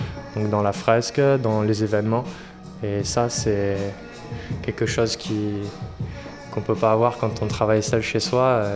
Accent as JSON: {"language": "French", "town": "Castelnau-le-Lez", "region": "Occitanie", "country": "France", "tie": "born or raised there", "said": "Quand j'habitais à Castelnau, là où j'ai grandi, à côté de Montpellier"}